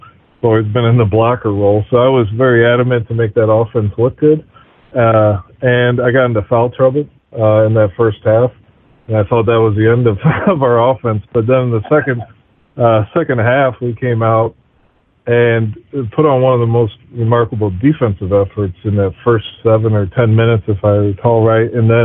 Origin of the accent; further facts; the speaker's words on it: Illinois, United States; now in Northern Virginia, United States; I am 39. I'm from Illinois, and last couple of years I've made a transition from, I've been coaching in the college level, but last couple of years we made a transition to being a high school history teacher, and currently right now we just made a move to Northern Virginia.